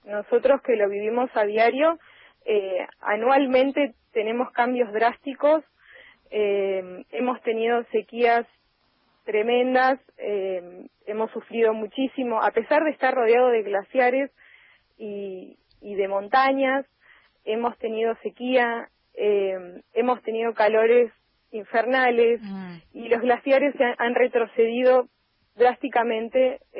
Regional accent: Bariloche, Río Negro, Argentina; Nosotros somos de Bariloche, mi familia es de Bariloche. Yo nací en Bariloche hace 29 años

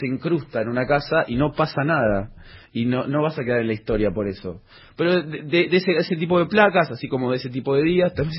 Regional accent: Comodoro Rivadavia, Chubut, Argentina; born there; el vecino de Comodoro Rivadavia, que es el lugar donde yo nací

